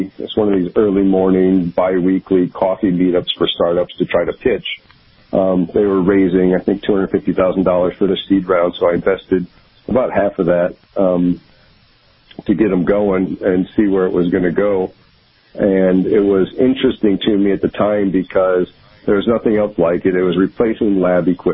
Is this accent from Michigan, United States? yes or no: yes; Michigan, United States; I grew up in Michigan, just outside of Ann Arbor.